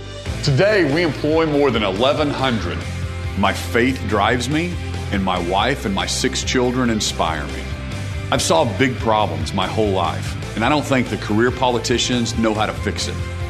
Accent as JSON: {"language": "English", "town": "Norman", "region": "Oklahoma", "country": "United States", "tie": "born or raised there", "said": "I grew up in Norman."}